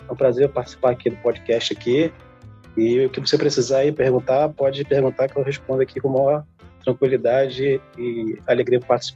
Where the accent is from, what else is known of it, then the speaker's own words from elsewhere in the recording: Rio de Janeiro, Brazil; eu sou de interior do Rio de Janeiro.